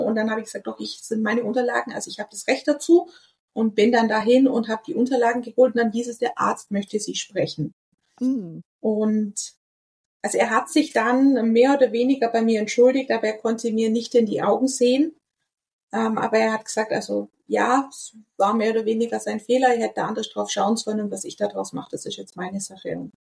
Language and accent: German; Bavaria, Germany; Man muss dazu sagen, ich komme aus Süddeutschland, also aus Bayern